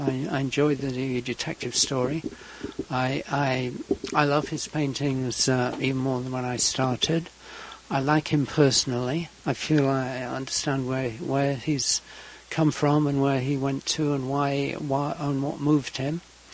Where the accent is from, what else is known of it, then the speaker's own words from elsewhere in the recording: England, United Kingdom; Well, being English myself, English people are very aware of accents